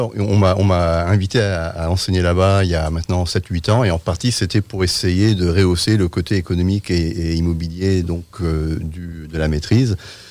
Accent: France; je suis britannique, mais j'ai grandi en France. Donc, je comprends un peu le côté latin. Et puis, bien de parenté, je suis britannique.

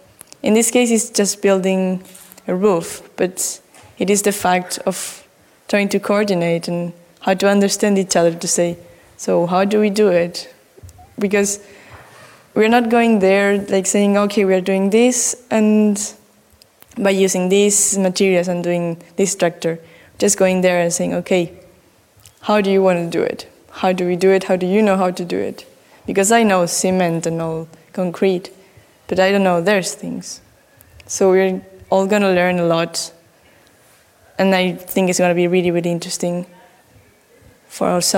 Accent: Argentina; from Argentina, and I wanted to tell you a little bit about the project I'm making back home.

